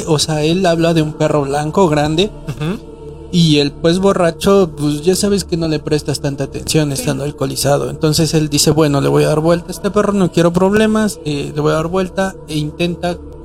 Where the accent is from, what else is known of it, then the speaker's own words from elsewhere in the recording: Acatlán, Mexico; En la colonia de donde soy originario, yo soy de Acatlán, en la colonia de la que yo soy originario, que es la Benito Juárez, se llama.